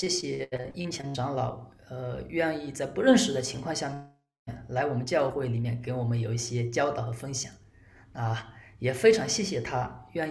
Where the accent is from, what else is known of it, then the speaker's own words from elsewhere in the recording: Wenzhou, Zhejiang, China; 我在温州出生，也在温州成长